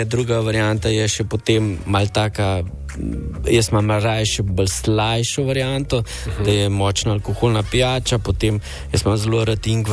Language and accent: Slovenian; Mengeš, Central Slovenia, Slovenia; prihajam iz Mengša